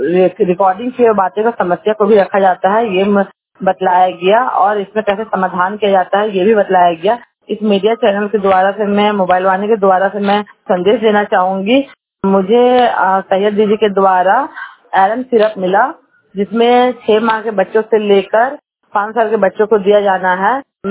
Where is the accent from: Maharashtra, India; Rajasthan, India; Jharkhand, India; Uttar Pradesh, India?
Jharkhand, India; Bagodar; मैं बगोदर की रहने वाली हूँ।